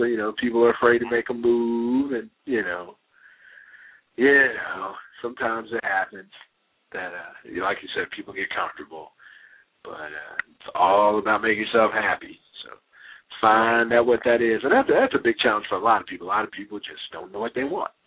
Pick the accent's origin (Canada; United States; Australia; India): United States; the South; So it was cold. You know, I'm from the South, you know.